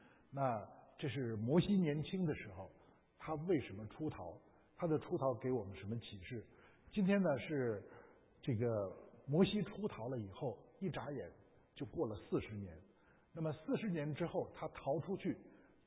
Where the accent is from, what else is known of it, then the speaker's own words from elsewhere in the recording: northern China, China; 我是北方人，北方人大年初一是要吃饺子